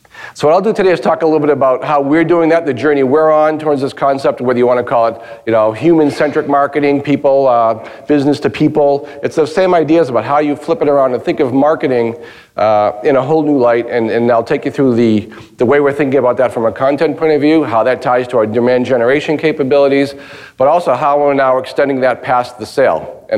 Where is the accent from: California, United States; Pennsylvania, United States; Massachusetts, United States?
Massachusetts, United States; Boston; We're from Boston.